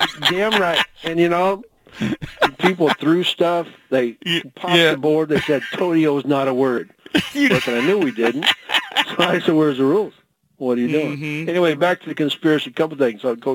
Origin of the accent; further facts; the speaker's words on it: the South, United States; I mean, I grew up in the South, you know.